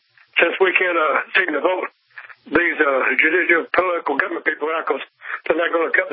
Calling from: West Columbia, South Carolina, United States; Oh, yeah, I'm in West Columbia, man.

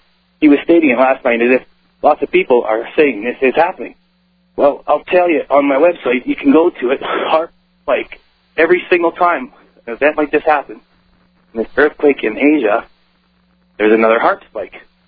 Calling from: Edmonton, Alberta, Canada; I'm calling from Edmonton, Alberta.

